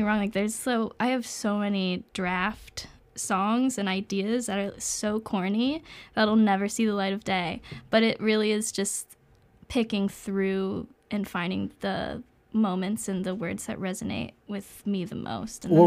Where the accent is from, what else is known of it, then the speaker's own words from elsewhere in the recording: Ellicott City, Maryland, United States; I'm from Ellicott City.